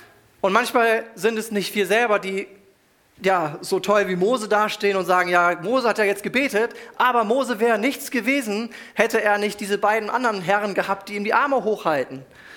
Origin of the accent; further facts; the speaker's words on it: Lüneburg, Lower Saxony, Germany; in Lüneburg, wo ich herkomme